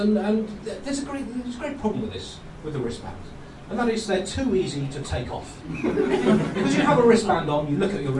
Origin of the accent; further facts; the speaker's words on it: United Kingdom; Because in Britain, we like to complain about how bad things are for us in Britain.